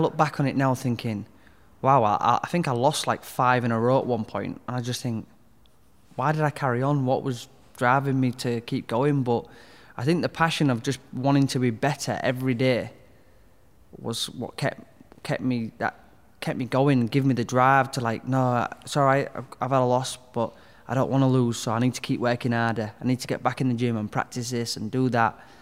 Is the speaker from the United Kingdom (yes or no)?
yes; Hull, Yorkshire and the Humber, United Kingdom; Yeah, so I grew up in Hull in West Hull. And just, you know, your average family. I think there was four of us living in a three-bedroomed house.